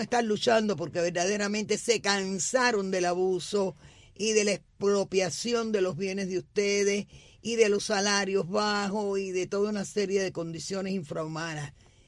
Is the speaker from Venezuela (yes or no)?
no; Cuba; en mi país, en Cuba